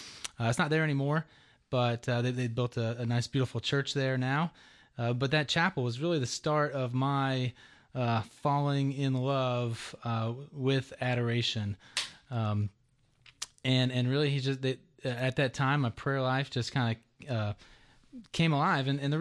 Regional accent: Georgia, United States; So I grew up here in Georgia and went to St. Pius High School.

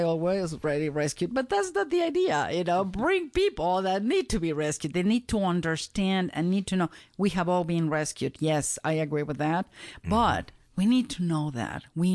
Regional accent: Mexico; I'm always vigilant for my Spanish brothers and sisters because I'm from Mexico, right?

